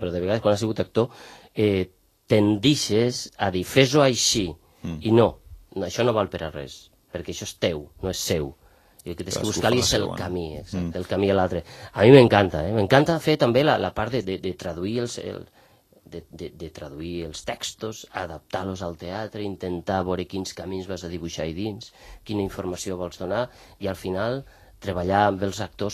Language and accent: Catalan; Benicarló, Valencian Community, Spain; now in Mantua, Italy; La relació amb Benicarló és la... Tinc a la meva família, és el meu poble.